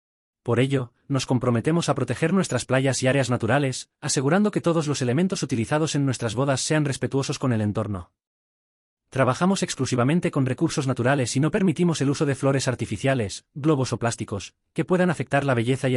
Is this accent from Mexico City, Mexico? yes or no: yes; Mexico City, Mexico; Soy de la Ciudad de México